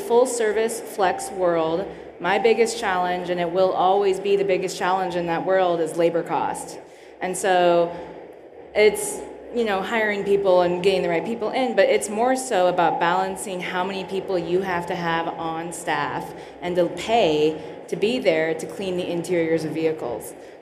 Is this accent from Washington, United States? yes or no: no; Colorado, United States; But we live in Colorado. I'm from Colorado.